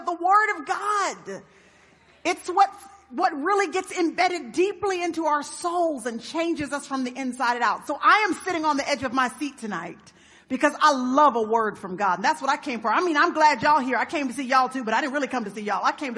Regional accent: Texas, United States; I'm from Texas.

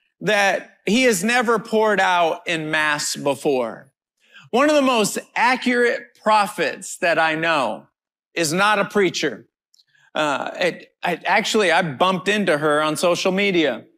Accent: United States; I'm this American guy. They don't know me.

